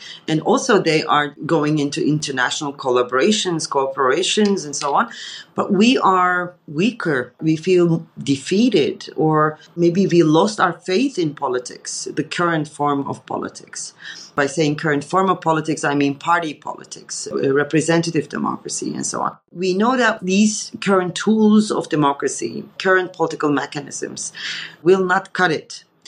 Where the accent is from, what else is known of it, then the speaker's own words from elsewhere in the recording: Turkey; English is a second language; now in Germany; To be honest, I come from Turkey, where emotions are very dramatic, especially political emotions.